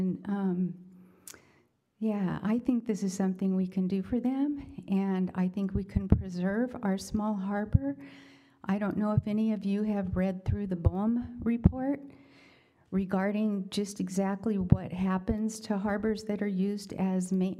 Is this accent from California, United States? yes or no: yes; Morro Bay, California, United States; I grew up in Morro Bay.